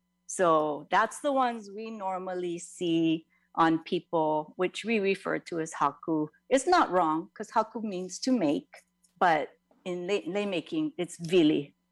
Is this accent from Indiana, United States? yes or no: no; Kaneohe, Hawaii, United States; So I grew up in Kaneohe.